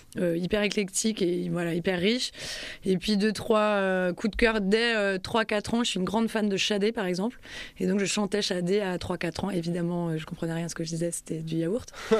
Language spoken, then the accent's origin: French; Nantes, Pays de la Loire, France; moved away as an adult; also born or lived in Réunion; Au départ, je suis nantaise, moi.